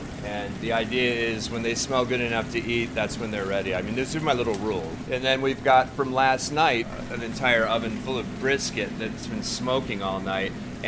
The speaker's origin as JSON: {"language": "English", "town": "Chandler", "region": "Arizona", "country": "United States", "tie": "born or raised there", "said": "because I grew up in Chandler"}